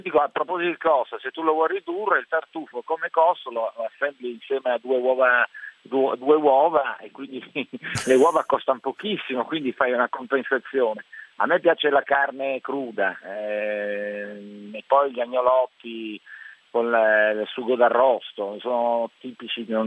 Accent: Turin, Piedmont, Italy; Io sono nato a Torino, cresciuto a Torino, mio padre è biellese, famiglia biellese

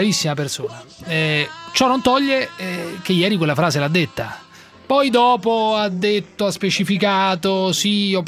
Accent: Rome, Lazio, Italy; io sono romano

